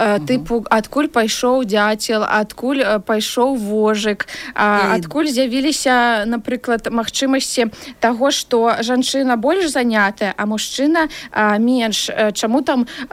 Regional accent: Minsk Region, Belarus; also born or lived in Maladzyechna; Родам я з Вілейскага раёна, вось бацькі мае, але такі працяглы час жыла ў Маладзечна.

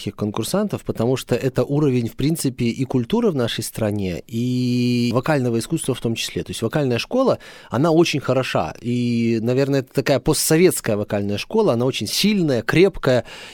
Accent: Belarus; Но, конечно же, как белорус, я болею за белорусов, и я никогда этого не скрывал.

